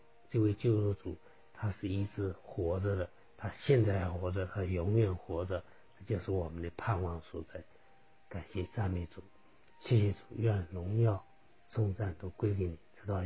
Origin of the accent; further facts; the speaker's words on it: China; 就像我们中国人讲的